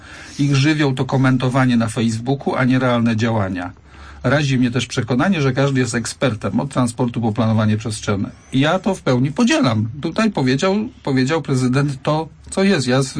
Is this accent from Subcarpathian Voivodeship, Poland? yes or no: no; Poznań, Greater Poland Voivodeship, Poland; Ja chciałbym jako poznaniak, żeby to miasto zyskiwało.